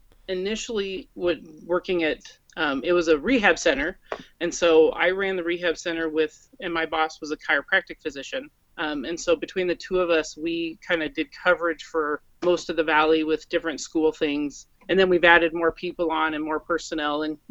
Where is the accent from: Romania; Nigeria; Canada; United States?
United States; Alaska; I grew up here in Alaska, and I always wanted to be involved